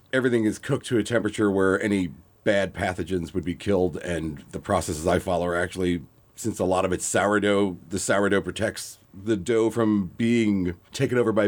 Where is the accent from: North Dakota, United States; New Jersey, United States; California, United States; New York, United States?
New York, United States; New York City; I come from New York City where bread is great.